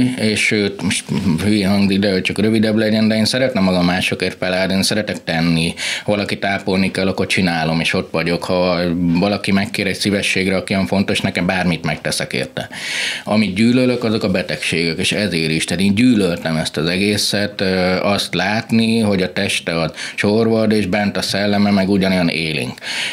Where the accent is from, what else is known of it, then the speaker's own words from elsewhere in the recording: Gheorgheni, Harghita, Romania; Így van, Gyergyó Szent Miklós.